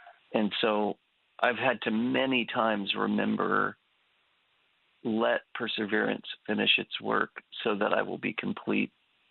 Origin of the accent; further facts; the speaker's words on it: Homer, Alaska, United States; also born or lived in Fairbanks, United States; And so I was born in Fairbanks, Alaska, raised in Homer, Alaska.